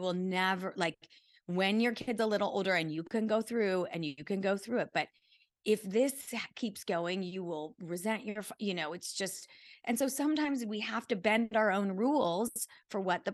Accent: California, United States; now in Los Angeles, United States; I'm from California and I grew up in Central California.

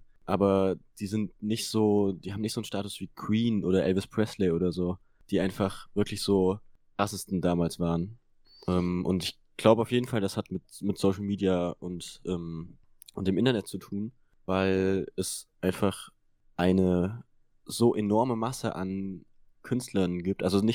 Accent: Apolda, Thuringia, Germany; now in Weimar, Germany; Guten Tag … Ich komme aus Apolda, wohne zum Glück jetzt in Weimar.

